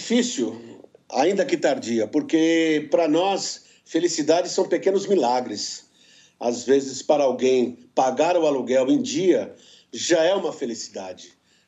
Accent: Ladainha, Minas Gerais, Brazil; moved away; eu sou mineiro de Ladainha, do norte de Minas. Meu pai veio para cá no início dos anos 70

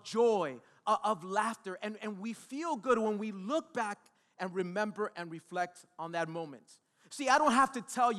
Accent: Miami, Florida, United States; You know, being that I was born and raised in Miami, I've been a Miami Heat fan since I was a little boy

